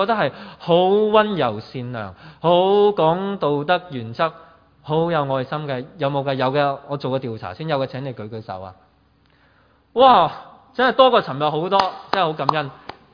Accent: Hong Kong; 而家我哋香港人真係一个好困难嘅处境。

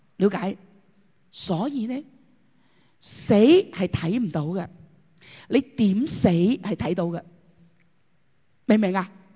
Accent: China; 我系中国人

